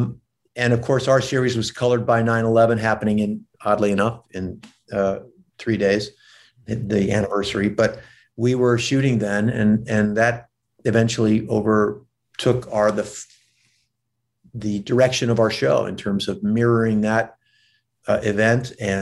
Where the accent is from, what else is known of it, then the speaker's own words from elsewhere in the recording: St. Louis, Missouri, United States; I'm from St. Louis.